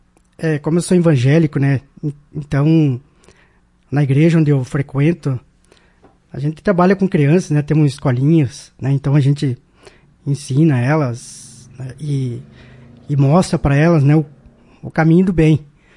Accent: Santiago, Rio Grande do Sul, Brazil; now in Marau, Brazil; eu sou natural de Santiago, sou da fronteira. Faz aqui em Marau 19 anos que eu moro em Marau, né? Sou criado de Marau, né? Adotado da cidade de Marau

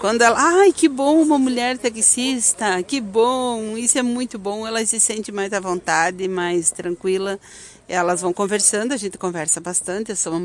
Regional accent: Marau, Rio Grande do Sul, Brazil; born there; Eu nasci em Marau, depois eu pertencia para Gentil, que foi em Forquilha Gentil. Mas faz 20 anos que eu moro aqui e trabalho aqui.

